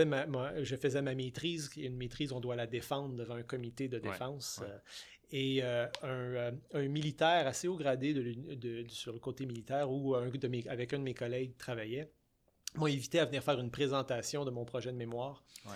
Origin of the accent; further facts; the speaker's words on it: Coteau-du-Lac, Quebec, Canada; je suis un Québécois d'une petite ville du sud-ouest de Montréal qui s'appelle Coteau-du-Lac, une toute, toute petite ville. J'ai fait mes études, j'ai grandi dans cette petite ville sur le bord du fleuve.